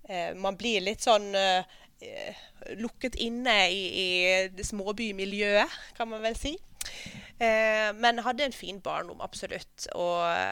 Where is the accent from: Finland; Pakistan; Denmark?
Finland; Uusimaa; Norwegian is a second language; now in Norway; med en nederlandsk far og en svensktalende finsk mor, oppvokst i Finland i en kommune hvor alle snakker svensk. Og dette er ikke ved svenske grensen, dette er helt sør i Finland, en time vest fra Helsinki.